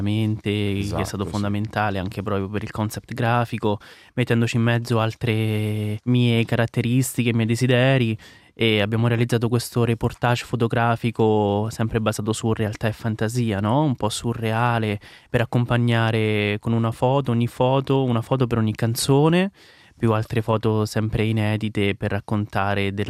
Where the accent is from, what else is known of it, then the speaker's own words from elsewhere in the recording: Vicovaro, Lazio, Italy; io sì vengo dalla provincia di Roma, Vicovaro, quindi diciamo siamo a due passi, poi però a Roma ci ho fatto l'università, in parte ci vivo, quindi è una seconda culla.